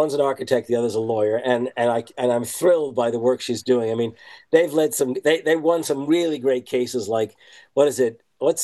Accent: New York, United States; And so I'm originally from the New York area.

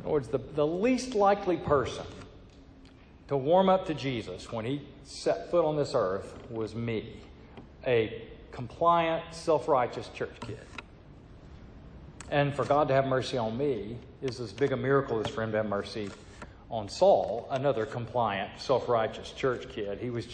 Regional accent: Georgia, United States; I'm a Christian because I was raised by Baptists in Georgia.

